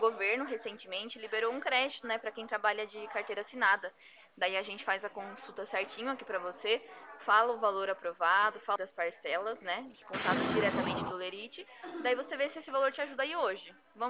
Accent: Atibaia, São Paulo, Brazil; Sou aqui de Atibaia, interior de São

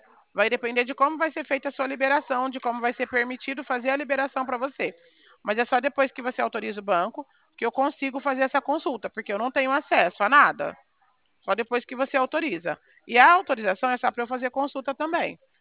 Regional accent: Bebedouro, São Paulo, Brazil; eu sou de Bebedouro, tá? Interior de São Paulo, aqui pertinho de Barreto.

